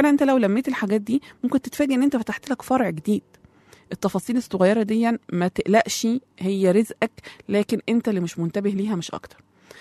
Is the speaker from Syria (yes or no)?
no; Egypt; اللي هي زي ما عندنا في مصر بنقول القروش